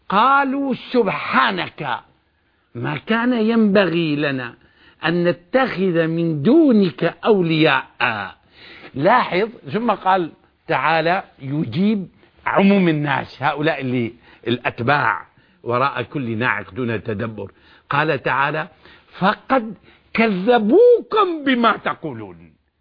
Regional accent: Syria; باعتباري أنا شامي

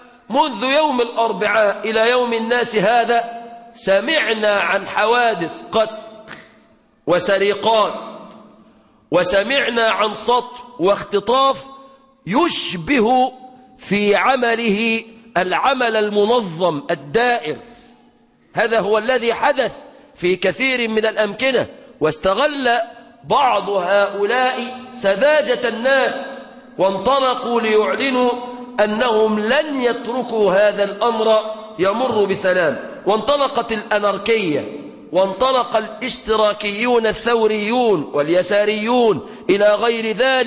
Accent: Egypt; في بلادنا مصر

